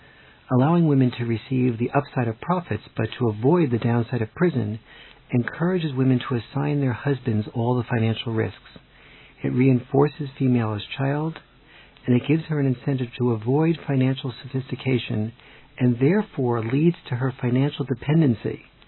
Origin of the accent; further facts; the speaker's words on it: San Diego, California, United States; near my hometown in San Diego